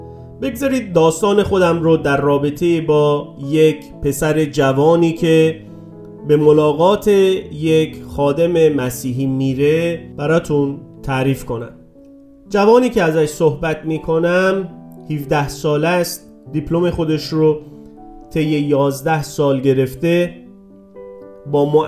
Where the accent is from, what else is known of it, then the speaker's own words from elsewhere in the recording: Iran; من ایرانی هستم. این مکانیه که اونجا زندگی میکنید.